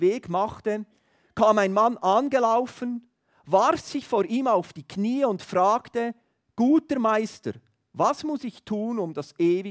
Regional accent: Thun, Bern, Switzerland; Wir sind Berner Oberländer, oder?

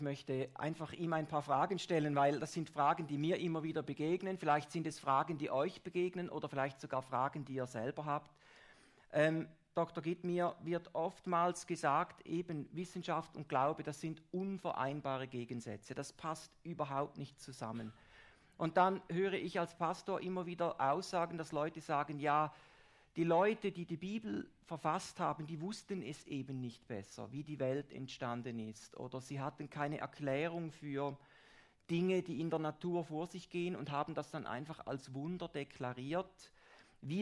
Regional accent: Rheineck, St. Gallen, Switzerland; Ich komme vom Rheineck am Bodensee.

